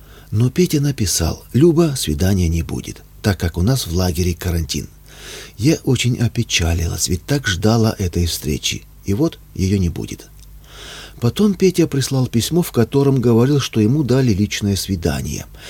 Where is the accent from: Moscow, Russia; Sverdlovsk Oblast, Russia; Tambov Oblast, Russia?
Moscow, Russia; Когда в лагере узнали, что я из Москвы, из такой дали, приехала к мужу на свидание с 2-месячным ребенком